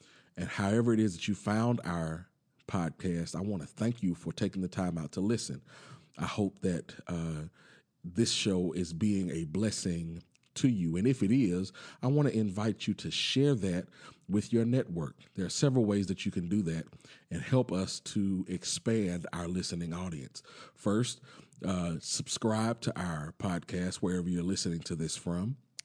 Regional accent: Rose Hill, United States; She grew up in Sunset. I grew up in Rose Hill, and only from people from Texas County know what I'm talking about.

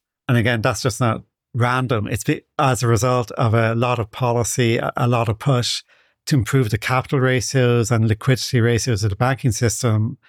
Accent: Ireland; especially in my home country of Ireland.

